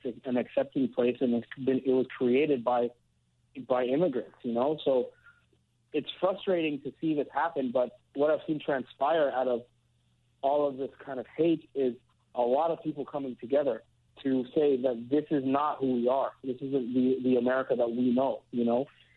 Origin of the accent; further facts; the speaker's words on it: United States; And I feel growing up in the United States, even though I don't feel 100% American, I do feel American, you know?